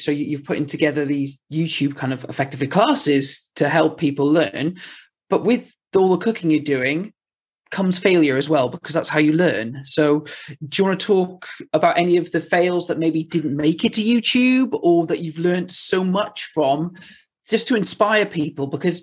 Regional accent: Wales, United Kingdom; My Welsh brain can't process it no matter how hard I try.

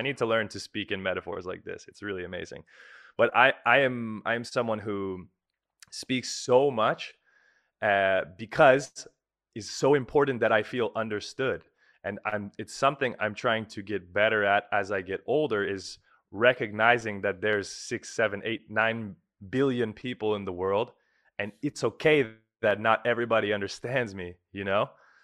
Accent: California, United States; I think growing up in California, my experience was there people, and okay, I also grew up in like a Christian home, you know, like with these values.

